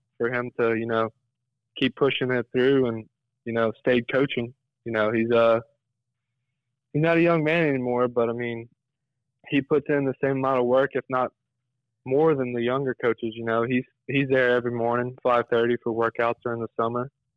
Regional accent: Crowley, Louisiana, United States; Oh, yes, sir. I'm from Crowley, right by Crowley High, actually.

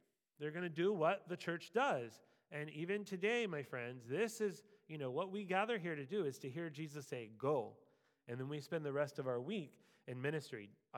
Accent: Florida, United States; now in Nasu, Japan; And you know I'm from Florida, and then my wife is actually from Okinawa, which the weather is very similar to here, so she's happy to be here.

